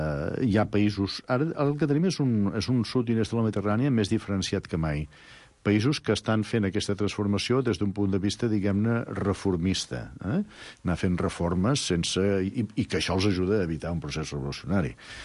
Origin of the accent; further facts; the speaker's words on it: Tarragona, Catalonia, Spain; also born or lived in Valls; perquè bueno, som de Tarragona i de Valls